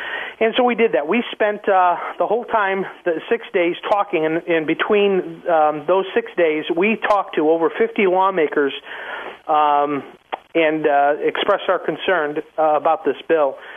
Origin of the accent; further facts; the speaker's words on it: Chicago, Illinois, United States; I was born and raised in Chicago. My dad was a Chicago firefighter. I went to the finest Chicago public schools.